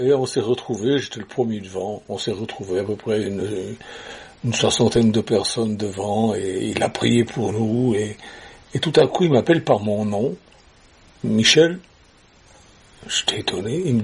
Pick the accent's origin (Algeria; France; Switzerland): Switzerland; je suis suisse, je suis concerné, j'avais 18 ans.